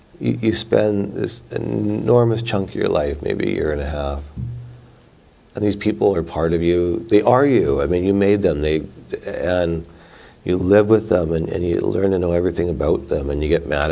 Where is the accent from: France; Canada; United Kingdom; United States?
Canada; I'm from Canada. Being Canadian was sort of like being like American light or American, like slightly different.